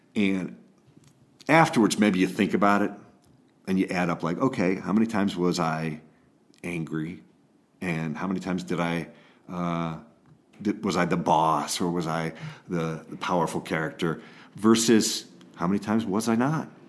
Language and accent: English; Chicago, Illinois, United States; I grew up in Chicagoland, so I didn't travel far for school.